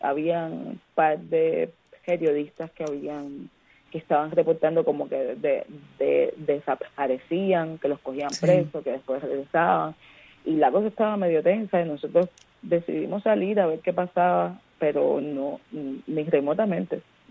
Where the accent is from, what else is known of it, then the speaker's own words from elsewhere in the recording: Cuba; No luce como Cuba, y yo soy muy cubana